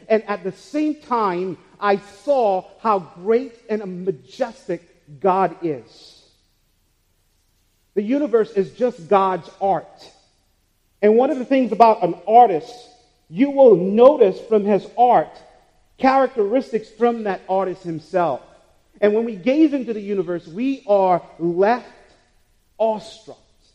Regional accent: St. Lucia; I grew up in St. Lucia in the Caribbean.

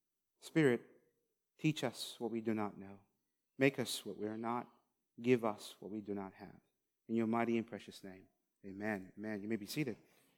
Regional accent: St. Lucia; I grew up in St. Lucia, and there are other Caribbean islands around us.

